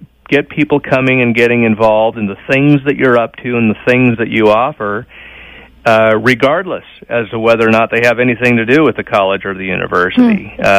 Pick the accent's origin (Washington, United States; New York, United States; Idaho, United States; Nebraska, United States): Nebraska, United States; Omaha; I'm a vegetarian who was born and raised in Omaha, so I still speak in terms of cattle metaphors.